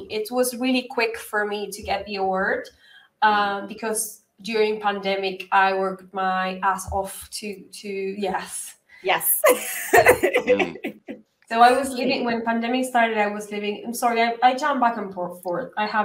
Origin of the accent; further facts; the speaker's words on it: Uruguay; English is a second language; now in Spain; But I'm originally from Uruguay, Uruguay, the tiny piece of land between Argentina and Brazil. So it's like this. We're only 3 million people